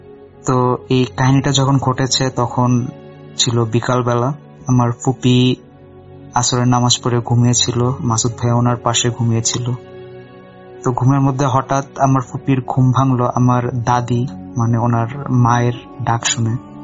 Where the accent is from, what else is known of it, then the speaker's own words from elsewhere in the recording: Comilla, Chittagong Division, Bangladesh; তো আমাদের গ্রামের বাড়ি কুমিল্লায়